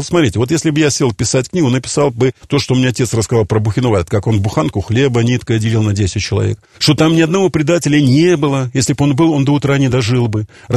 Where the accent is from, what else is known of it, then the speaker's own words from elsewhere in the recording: Minsk, Belarus; я вообще-то коренной мещанин. Значит, дело не в этом, я здесь родился, в Минске.